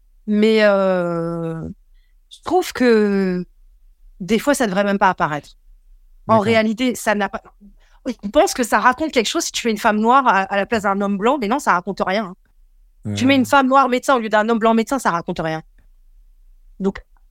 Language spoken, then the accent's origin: French; France; born there; Donc moi, je suis multiethnique ou multiraciale. Ça veut dire quoi? C'est-à-dire que j'ai une mère marocaine, un père hongrois, que je suis née en France.